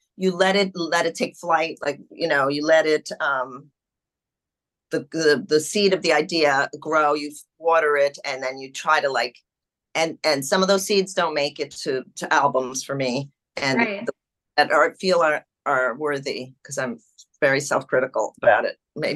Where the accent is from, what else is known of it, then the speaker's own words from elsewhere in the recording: New York City, New York, United States; I grew up in a Spanish-speaking household. That's why a lot of my lyrics are Spanish first. But I grew up in New York City.